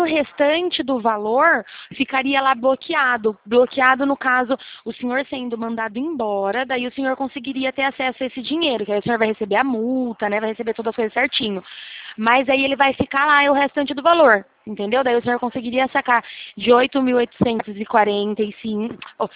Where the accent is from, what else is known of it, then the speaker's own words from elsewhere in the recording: Araras, São Paulo, Brazil; eu sou daqui de Araras, São Paulo mesmo. Interior também.